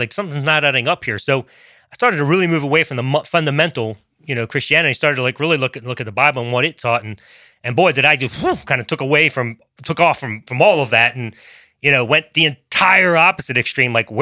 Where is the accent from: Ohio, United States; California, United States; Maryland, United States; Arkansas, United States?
Maryland, United States; Baltimore; So I'm growing up in Maryland.